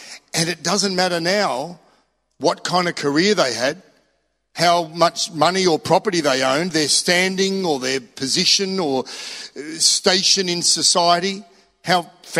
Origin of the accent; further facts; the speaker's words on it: Australia; All that to say, being Australian is wonderful, but it's not the end of the story. It'll get you lots of places, an Aussie passport.